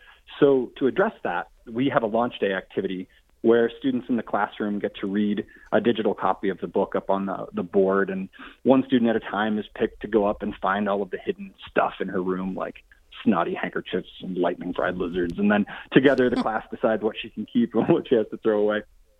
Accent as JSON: {"language": "English", "town": "Edgemont", "region": "South Dakota", "country": "United States", "tie": "born or raised there", "said": "I grew up in Edgemont, which is a Burlington northern town."}